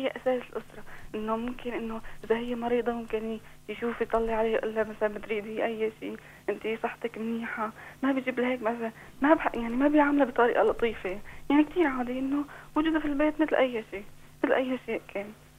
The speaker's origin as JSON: {"language": "Arabic", "town": "Aleppo", "region": "Aleppo Governorate", "country": "Syria"}